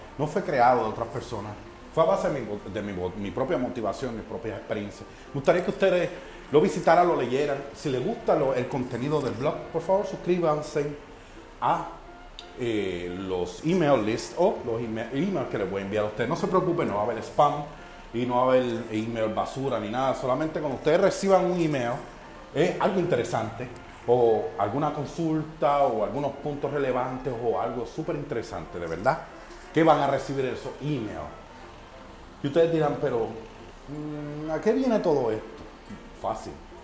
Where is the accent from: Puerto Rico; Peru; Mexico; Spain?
Puerto Rico; Guaynabo; soy de Puerto Rico, de Guaynabo